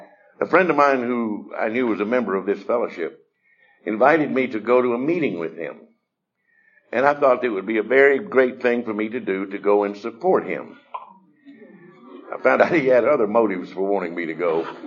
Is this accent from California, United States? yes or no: no; Georgia, United States; when I was a kid growing up in North Georgia